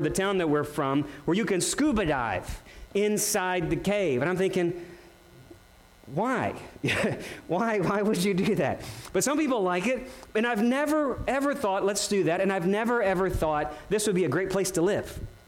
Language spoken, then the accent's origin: English; Missouri, United States; Beth and I grew up in Missouri, so Missouri is like the cave state